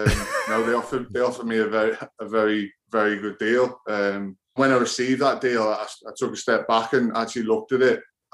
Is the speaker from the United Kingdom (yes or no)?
yes; England, United Kingdom; as a kid growing up in England